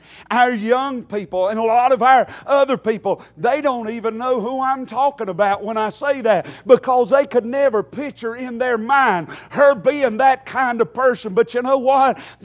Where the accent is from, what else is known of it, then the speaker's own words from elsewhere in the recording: Taylorsville, North Carolina, United States; also born or lived in Charlotte; I was born in Charlotte but raised in Taylorsville. That's where all my roots are, in Taylorsville.